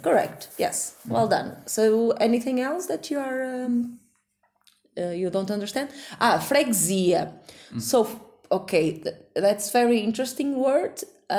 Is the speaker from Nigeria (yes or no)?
no; Guimarães, Norte, Portugal; English is a second language; I'm from Guimarães